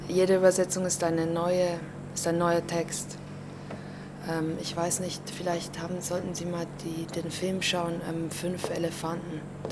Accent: Switzerland; first language Swiss German; Schweizerdeutsch, es stimmt, das ist meine Muttersprache

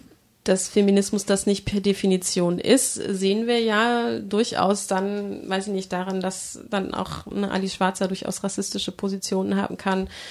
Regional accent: East Germany, Germany; ich bin ja auch im Osten groß geworden, wenn ich mir angucke, DDR

